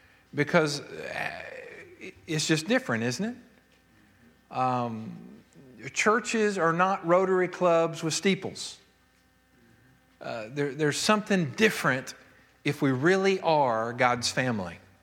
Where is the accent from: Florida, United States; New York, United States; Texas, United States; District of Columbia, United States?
Texas, United States; my parents moved to Texas to attend seminary and just never got back. So some of us born and bred in Texas, but all of our family were here.